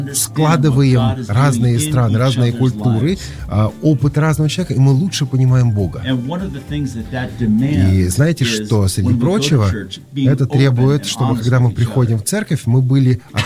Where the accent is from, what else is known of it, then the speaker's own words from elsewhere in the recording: California, United States; Я из Калифорнии.